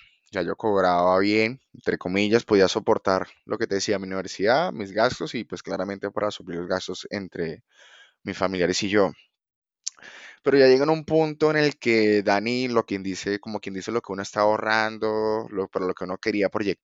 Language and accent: Spanish; Maracaibo, Zulia, Venezuela; now in Bogotá, Colombia; Bogotá es como 8 veces o 7 veces Maracaibo, que es de donde yo vengo y donde nací.